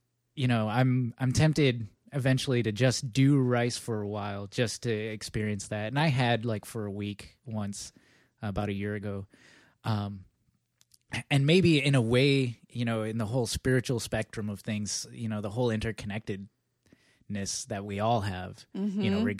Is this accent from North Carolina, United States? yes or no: no; Michigan, United States; I grew up in Michigan.